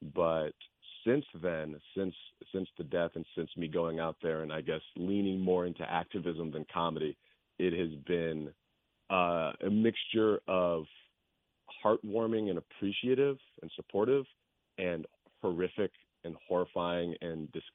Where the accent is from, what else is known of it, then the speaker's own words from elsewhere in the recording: Riverside, California, United States; And where I grew up in Riverside, I was usually the only Black person.